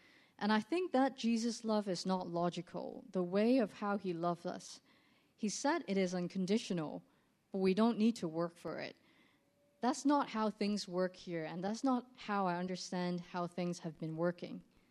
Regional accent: Hong Kong; I'm born and raised in Hong Kong

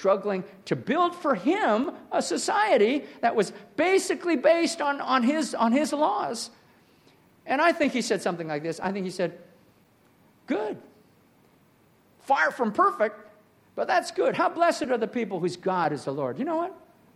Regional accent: United States; born there; I can tell you, as one American-born, I can tell you what I've witnessed in my lifetime.

